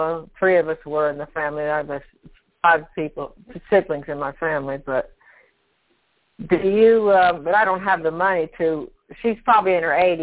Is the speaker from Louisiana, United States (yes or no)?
no; Columbus, Ohio, United States; moved away; I'm from Columbus, Ohio, but for 37 years, I've lived in North Carolina.